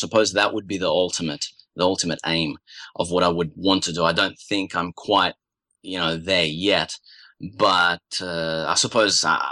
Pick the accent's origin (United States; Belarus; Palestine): Belarus; again, my home country of Belarus, where I pass for just a regular person